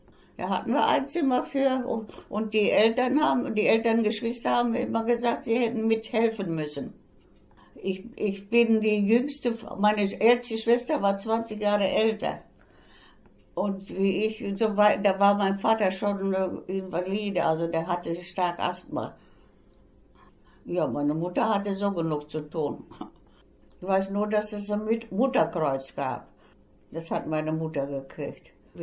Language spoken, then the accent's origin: German; Liemke, North Rhine-Westphalia, Germany; 1927. Geburtsort Liemke. Und auch aufgewachsen in Liemke. Ich hatte noch 8 Geschwister.